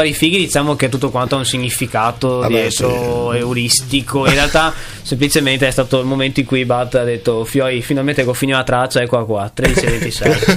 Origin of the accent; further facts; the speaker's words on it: Rovigo, Veneto, Italy; io sono di Rovigo